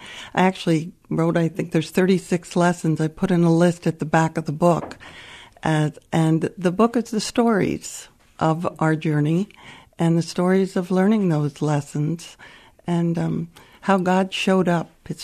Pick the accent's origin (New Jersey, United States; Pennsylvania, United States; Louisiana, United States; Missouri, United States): New Jersey, United States; now in West Michigan, United States; No, actually, we came from New Jersey, but we've been here since college, so for over 40 years, and we consider West Michigan our home.